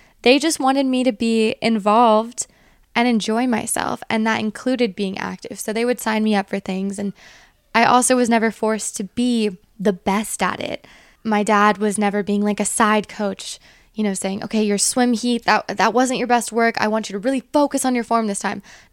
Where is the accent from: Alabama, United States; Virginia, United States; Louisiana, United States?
Virginia, United States; also born or lived in Brooklyn; now in California, United States; Not no, because I grew up in Virginia and I definitely had my mornings of defrosting my car and getting into it.